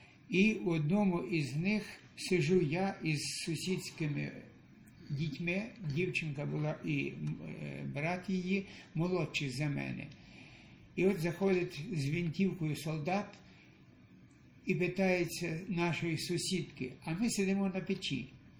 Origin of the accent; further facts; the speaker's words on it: Kopachyntsi, Ivano-Frankivsk Oblast, Ukraine; Народився я 17 червня 1937 року в селі Копачинцях Городенківського району, у багатодітній патріотичній селянській родині